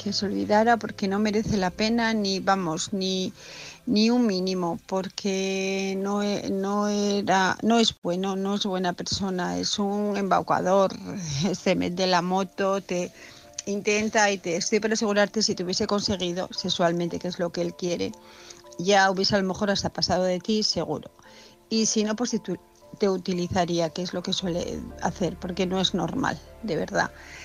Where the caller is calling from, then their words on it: Asturias, Spain; de Asturias.